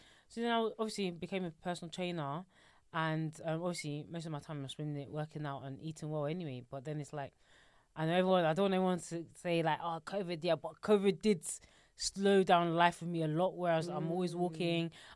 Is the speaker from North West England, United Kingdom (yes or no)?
no; London, United Kingdom; To be fair, I used to run like around Finsbury Park because I grew up in Finsbury Park.